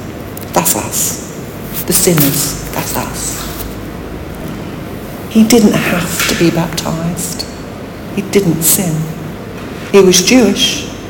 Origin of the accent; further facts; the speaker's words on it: England, United Kingdom; being English, British, we can be a bit too reserved in our thoughts about storytelling.